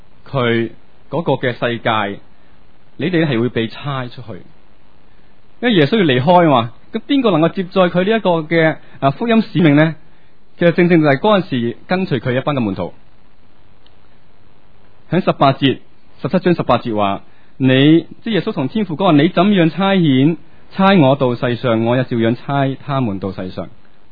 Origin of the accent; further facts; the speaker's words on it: Hong Kong; 我哋香港人有冇咩代表嘅树噶？